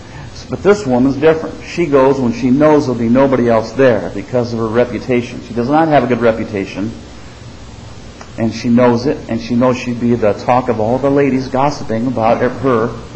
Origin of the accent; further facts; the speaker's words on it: Illinois, United States; I'm from Illinois, and there we had the Cubs-Cardinals rivalry, but that's a friendly rivalry, right? It's loving. I mean, in Central Illinois, some of your family and friends are Cubs fans, some are Cardinal fans.